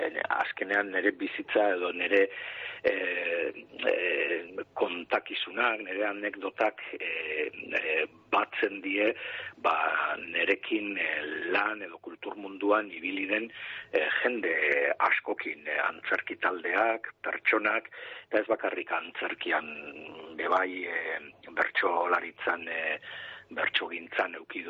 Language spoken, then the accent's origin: Basque; Markina-Xemein, Basque Country, Spain; berriro itzultzen naiz nire herrira, gaur egune Markina Xeminen bizinaz